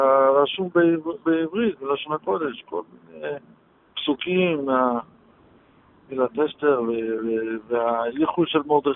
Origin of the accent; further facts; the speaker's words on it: France; לא, אני צרפתי.